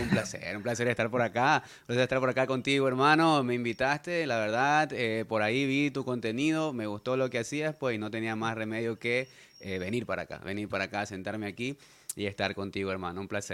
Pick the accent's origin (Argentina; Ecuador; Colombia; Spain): Ecuador; Guayaquil, Guayas; Sí. Soy ecuatoriano de Guayaquil para el mundo.